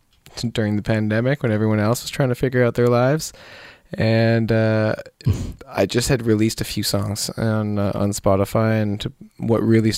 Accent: Edmonton, Alberta, Canada; moved away as an adult; also born or lived in Victoria; now in Montreal, Canada; Originally from Edmonton, born and raised.

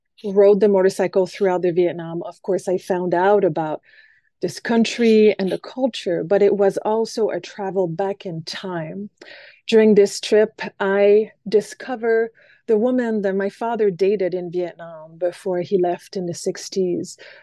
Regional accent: Montreal, Quebec, Canada; Montreal is where I call home. I was born in Quebec City, but spent most of my formative years in college in Montreal.

